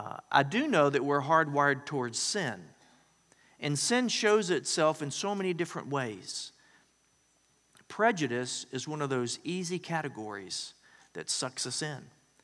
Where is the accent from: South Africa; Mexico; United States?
United States; the South; now in Dallas, United States; I used to think, you know, growing up in the South, I thought it was just white people and black people.